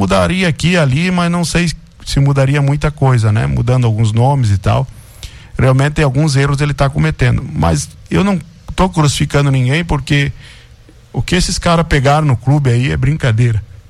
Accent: Santa Catarina, Brazil; Infelizmente, para nós aqui que somos do Oeste, é triste falar isso.

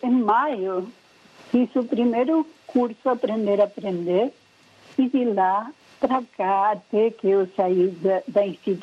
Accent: Argentina; Portuguese is a second language; now in Salvador, Brazil; Faz 35 anos que estou aqui em Salvador, 36 anos. Eu vim para Salvador, sou argentina, né? Claro, todo mundo sabe. E eu vim para fazer uma experiência de 2 anos

